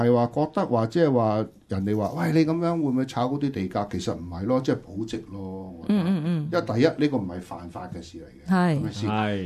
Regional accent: China; 我哋中国人，尤其是广东人，好讲究有瓦遮头。

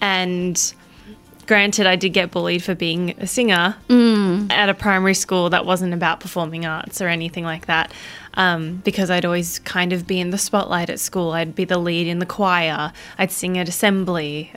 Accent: Philippines; people don't realize that I'm Filipino half the time, mainly because I'm not usually this dark.

